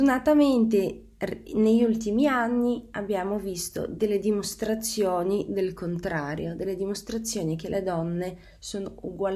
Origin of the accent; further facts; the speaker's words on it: Sofia, Sofia City, Bulgaria; Italian is a second language; ho 24 anni, sono nata e cresciuta a Sofia, la capitale della Bulgaria